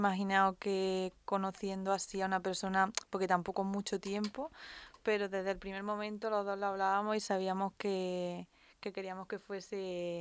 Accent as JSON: {"language": "Spanish", "town": "Córdoba", "region": "Andalusia", "country": "Spain", "said": "a mí me hace mucha ilusión que sea en Córdoba, en mi pueblo, y eso sí lo teníamos hablado, que sería allí."}